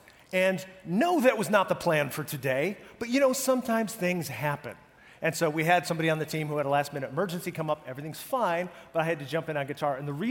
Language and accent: English; Northeast, United States; I grew up Irish Catholic in the Northeast, which is like, that's like extra Catholic.